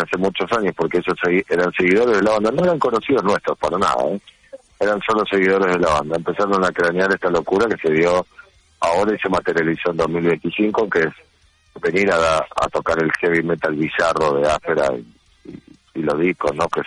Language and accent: Spanish; Argentina; now in Italy; Y como los argentinos somos medio una infección que va copando todo el mundo